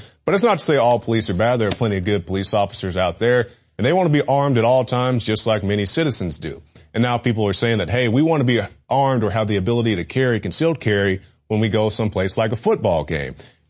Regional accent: Tulsa, Oklahoma, United States; Now, we have some news out of my hometown of Tulsa, Oklahoma.

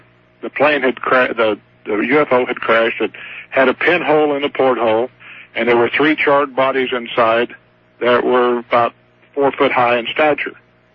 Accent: Farmington, New Mexico, United States; I was telling Otto about this deal over in Aztec when I grew up in Farmington.

